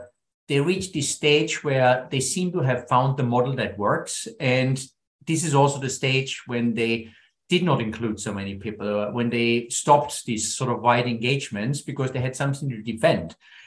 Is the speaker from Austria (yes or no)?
yes; Austria; English is a second language; I'm from Austria, so, you know, the mountaintop is something I can certainly relate